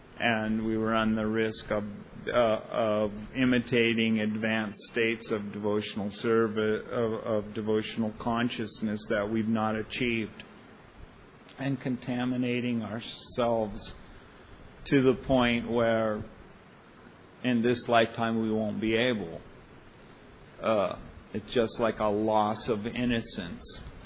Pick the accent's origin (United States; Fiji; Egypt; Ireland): Ireland; the Irish poet, Scottish poet, okay, but since I'm Irish